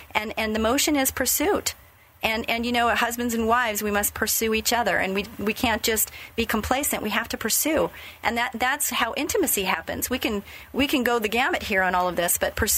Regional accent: Simi Valley, California, United States; I'm from Simi.

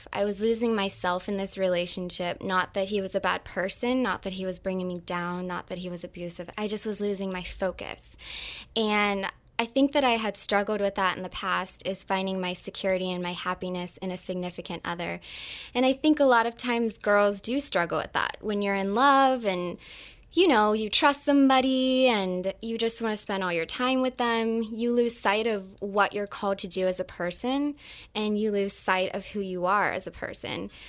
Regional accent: Youngstown, Ohio, United States; Well, after college, I'm from Youngstown, Ohio, and I decided that, you know what, I need to move.

